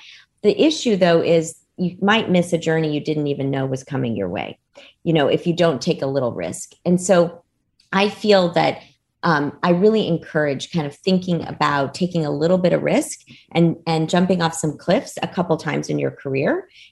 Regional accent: Dallas, Texas, United States; also born or lived in Cairo, Egypt; my parents decided to immigrate from Cairo to Dallas, Texas, when I was a very young girl.

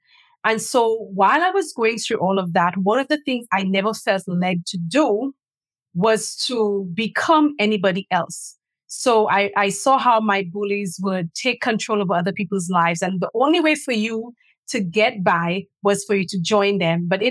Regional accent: St. Lucia; also born or lived in Trinidad / Philippines; I grew up in St. Lucia, born and raised, and I am also a citizen of Barbados. I did live in Trinidad, studied and lived in Trinidad for 8 years Then I migrated to the Philippines for 3

